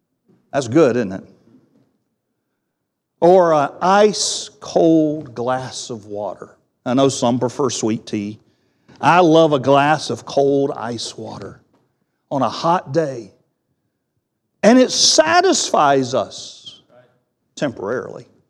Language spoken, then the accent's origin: English; North Carolina, United States; I grew up in the Bible Belt. I grew up here in North Carolina